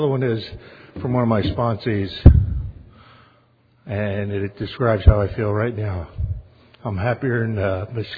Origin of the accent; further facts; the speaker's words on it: Delaware, United States; I grew up in Delaware